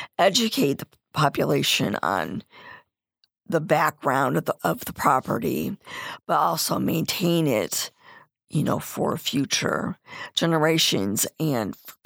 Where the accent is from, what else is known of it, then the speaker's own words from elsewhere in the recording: Bradley, Illinois, United States; I'm from Bradley, so I'm kind of partial to the development of Bradley